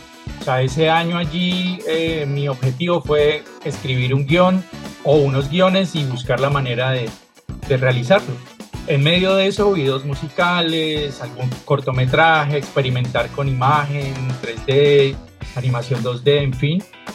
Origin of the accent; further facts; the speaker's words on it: Cali, Valle del Cauca, Colombia; Yo soy de Cali.